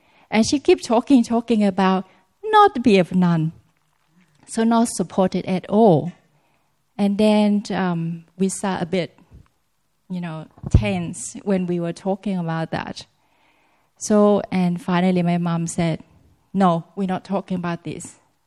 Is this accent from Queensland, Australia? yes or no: no; Sydney, New South Wales, Australia; I was from Sydney